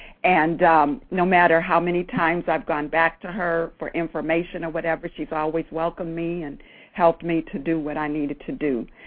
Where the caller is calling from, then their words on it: Stone Mountain, Georgia, United States; I'm calling from Stone Mountain, Georgia.